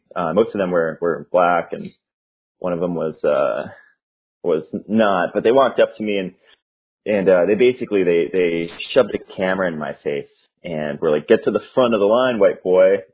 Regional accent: Worcester, Massachusetts, United States; also born or lived in Maine; I grew up in Maine, in a little town on the northern border of Maine, and I moved down to Worcester, Massachusetts in my younger years and grew up there for the most part

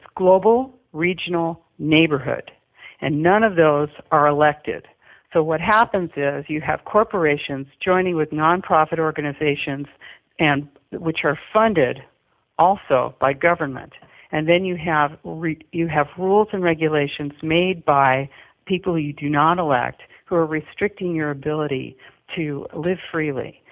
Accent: United States; of course, I'm an American, and, you know, so I look at it from an American point of view

